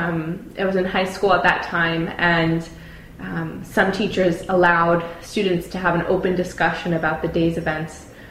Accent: San Francisco, California, United States; I actually was born and raised in the Bay Area, in the San Francisco Bay Area. My parents were both refugees from Palestine.

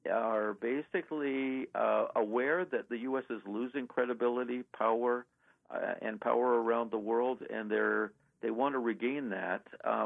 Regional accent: Canada; now in United States; But, you know, I grew up in Canada myself

